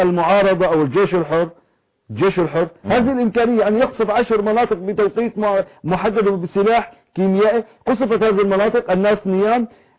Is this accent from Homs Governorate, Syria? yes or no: yes; Homs, Homs Governorate, Syria; أنا شخصيا أنا من حمص, أنا مستعد أوصلكم إلى داخل حمص.